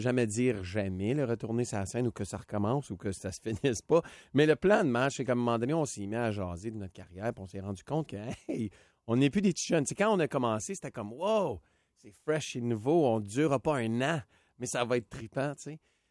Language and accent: French; Ontario, Canada; moi, j'ai grandi là-bas toute ma vie. Je suis né là, mes parents sont nés là. Puis on avait un certain petit luxe d'être capable de parler en français.